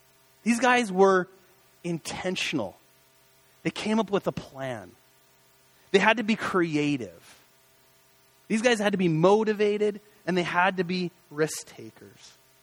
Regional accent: Canada; As a Canadian, I think that it's really rude.

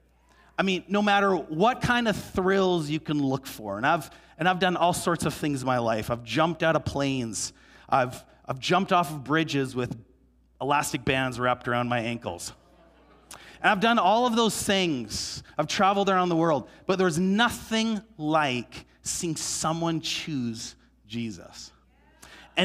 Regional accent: Canada; And so here we are, we're from Canada, we come from a Protestant evangelical church, and we're down in Mexico

